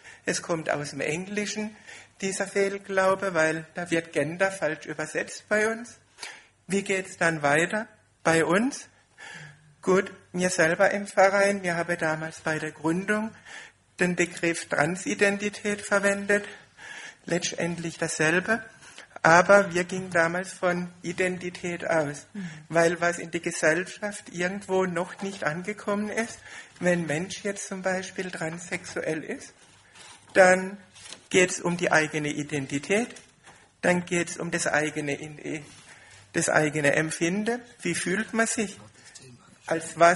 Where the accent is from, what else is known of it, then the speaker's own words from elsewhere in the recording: Baden-Württemberg, Germany; accent: Baden; Weil ich komme aus Baden.